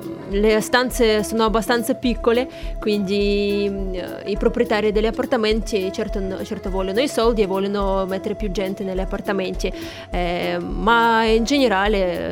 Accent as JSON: {"language": "Italian", "town": "Novosibirsk", "region": "Novosibirsk Oblast", "country": "Russia", "second_language": "Italian", "lives_now": "Cagliari, Italy", "said": "La Russia, più preciso la Siberia, la città Novosibirsk."}